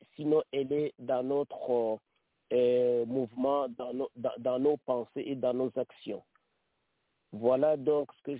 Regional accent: Canada; et ici au Canada même, et ailleurs dans le monde, y compris le Rwanda, même si je suis Canadien d'origine rwandaise.

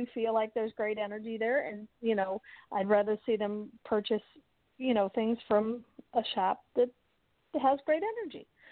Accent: Alton, Illinois, United States; Like you said, I grew up in Alton

